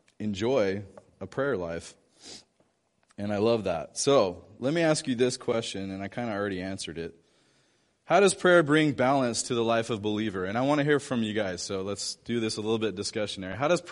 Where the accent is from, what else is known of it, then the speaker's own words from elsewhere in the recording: United States; I mean, as an American, you're thinking, okay, what's going to blow up?